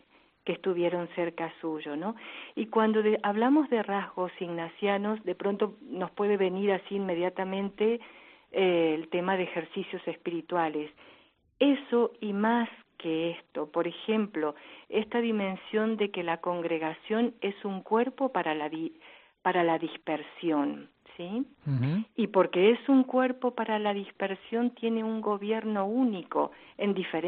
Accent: Argentina; En todo caso, soy la primera argentina, pero no la primera del otro lado del charco, sí.

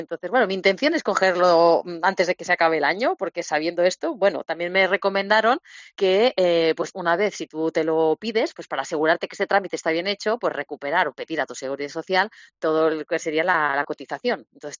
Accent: Barcelona, Catalonia, Spain; al menos en Barcelona de donde yo soy

